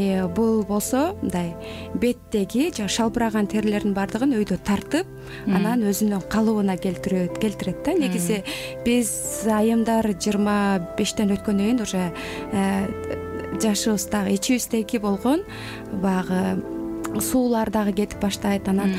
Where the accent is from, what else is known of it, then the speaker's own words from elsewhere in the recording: Taldybulak, Talas Region, Kyrgyzstan; Мен негизи Таластын кызы болом. Анан ошо Талас райондогу ошо Талдыбулак деген айылда негизи туулуп өскөн ошол жерде.